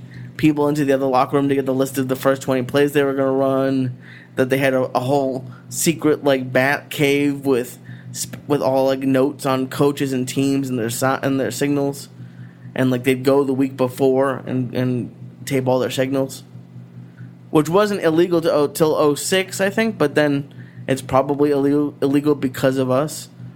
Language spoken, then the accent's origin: English; Boston, Massachusetts, United States; I'm always going to like them. I'm from Boston.